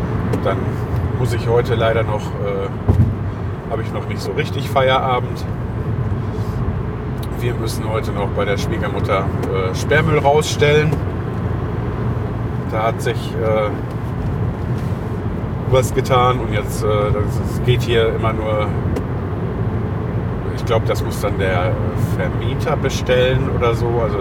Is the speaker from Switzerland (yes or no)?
no; Lüdenscheid, North Rhine-Westphalia, Germany; Ich komme ja aus Lüdenscheid und da war auch für Mieter kein Problem.